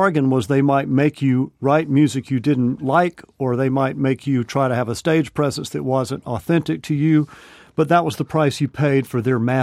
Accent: Georgia, United States; Well, I grew up in North Georgia

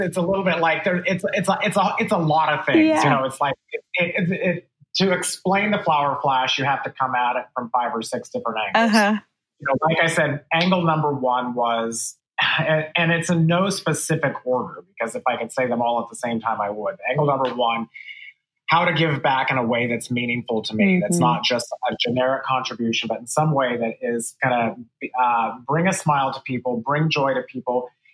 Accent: California, United States; I mean, I grew up in Central California and my family, they were all very, very avid gardeners.

